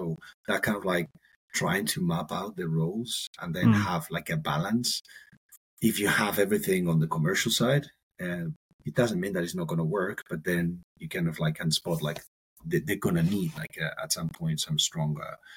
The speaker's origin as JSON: {"language": "English", "country": "Spain", "said": "I'm from Spain."}